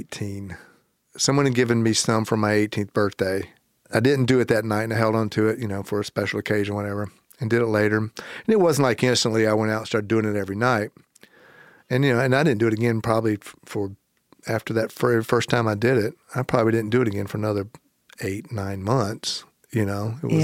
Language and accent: English; Myrtle Beach, South Carolina, United States; Here's the crazy thing about life and growing up in Myrtle Beach at that time.